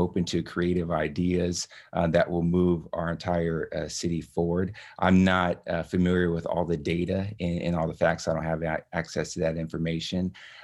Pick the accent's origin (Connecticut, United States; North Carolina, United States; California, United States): California, United States; Stockton; Sure. Well, my background, I grew up here in Stockton, and I joined the Marine Corps when I was 20 years old.